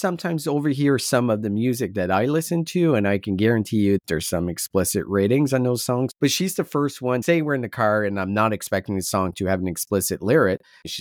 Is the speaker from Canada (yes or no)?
yes; Canada; we're Canadian.